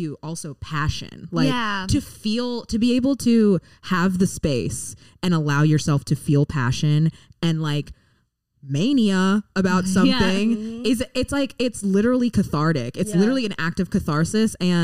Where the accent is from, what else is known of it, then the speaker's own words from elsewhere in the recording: Memphis, Tennessee, United States; We're from Tennessee. We're from Memphis, Tennessee.